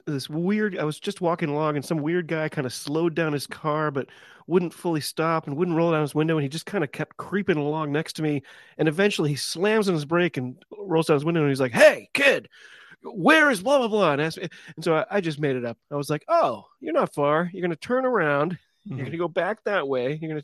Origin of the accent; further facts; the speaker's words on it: Massachusetts, United States; This is something I heard about growing up in Massachusetts.